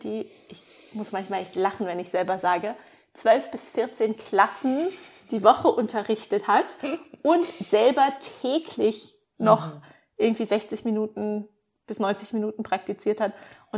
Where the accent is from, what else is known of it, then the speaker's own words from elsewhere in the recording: Berlin, Germany; moved away; also born or lived in Canada; als ich Berlin verlassen habe, quasi meine Heimat, wo ich groß geworden bin